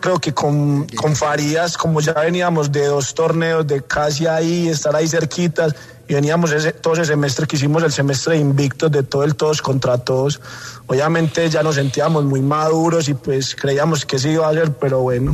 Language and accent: Spanish; Itagüí, Antioquia, Colombia; yo soy de Medellín, nací en Medellín.